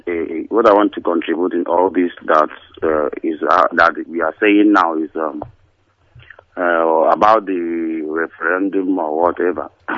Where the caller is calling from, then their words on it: Aba, Abia, Nigeria; I'm calling from Aba, Abia State.